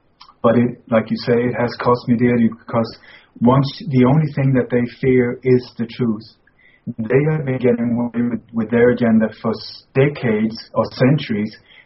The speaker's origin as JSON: {"language": "English", "country": "Denmark", "tie": "born or raised there", "said": "Well, I was born in Denmark many years ago, and I grew up in a family that was very much involved in the resistance movement against the Nazi occupation of Denmark during the Second World War."}